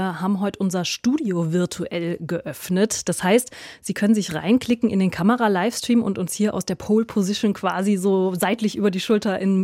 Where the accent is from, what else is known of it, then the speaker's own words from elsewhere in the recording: Mainz, Rhineland-Palatinate, Germany; Meine Heimatstadt und meine frühere Dauerkarte galt auch diesem Verein.